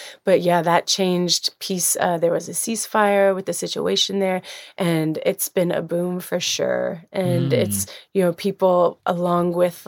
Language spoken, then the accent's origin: English; Alabama, United States; I'm from Alabama, sitting here in my childhood home